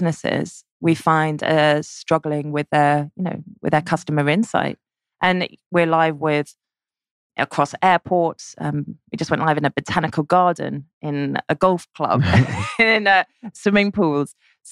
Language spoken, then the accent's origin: English; London, United Kingdom; I'm a Londoner born and bred